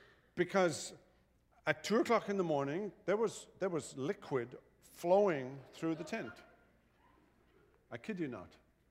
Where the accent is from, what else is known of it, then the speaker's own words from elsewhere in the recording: United Kingdom; You know, I grew up in Britain, so dinner is at 12. And supper is at 6.